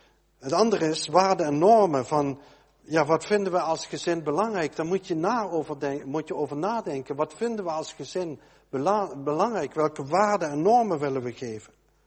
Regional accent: Netherlands; we zijn toch als Nederlanders erg

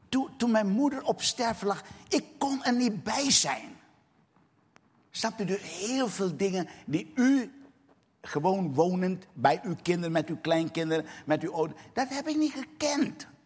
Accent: Suriname; now in Netherlands; Ik ben een echte Surinamer, ook nog gebleven. Dus het feit dat ik in Nederland woon, is voor mij een van de meest verschrikkelijke dingen geweest.

